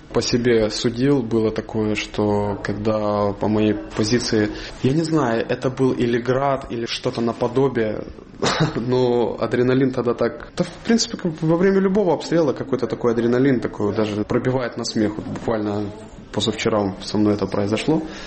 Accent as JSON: {"language": "Russian", "town": "Yavoriv", "region": "Lviv Oblast", "country": "Ukraine", "tie": "born or raised there", "said": "Ну, вообще, родом я из Львовской области, из города Яворов. Я живу в Житомирской области, там переехать вот оттуда."}